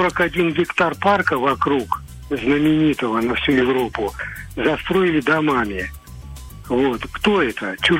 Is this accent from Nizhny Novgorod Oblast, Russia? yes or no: no; Kaliningrad Oblast, Russia; Это моя земля. Я тут родился.